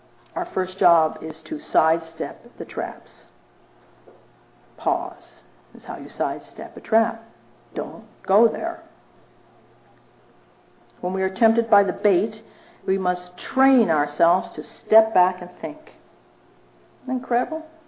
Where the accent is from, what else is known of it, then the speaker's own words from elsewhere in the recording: Ireland; I'm Irish, I'm alcoholic, it would never enter my mind to cooperate.